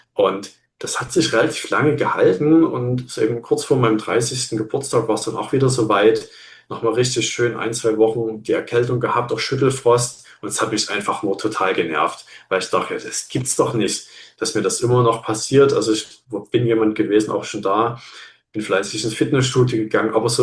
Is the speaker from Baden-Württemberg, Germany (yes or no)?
no; Dresden, Saxony, Germany; ich habe angefangen zu studieren in Dresden, meiner Heimatstadt.